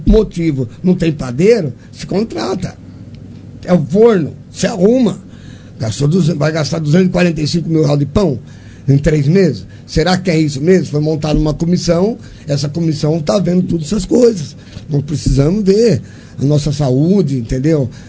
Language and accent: Portuguese; Monte Alto, São Paulo, Brazil; sou de Monte Alto.